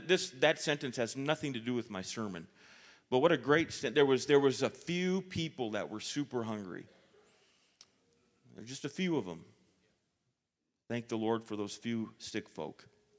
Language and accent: English; Duluth, Minnesota, United States; Yesterday, I went to Duluth, my hometown, to see my parents and my sisters